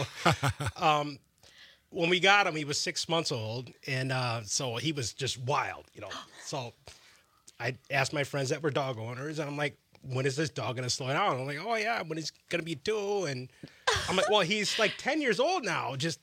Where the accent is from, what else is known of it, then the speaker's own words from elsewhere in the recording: Wisconsin, United States; Yeah, so I'm born and raised in Wisconsin. My mother is from Wisconsin. My grandmother, migrated to Wisconsin, so we're like three generations deep, like back to the 30s.